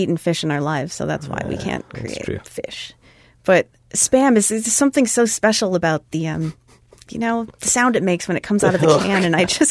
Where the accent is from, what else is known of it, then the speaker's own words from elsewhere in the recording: Guam; Growing up on Guam, for me, our family meals had 4 or 5 meat products on the table.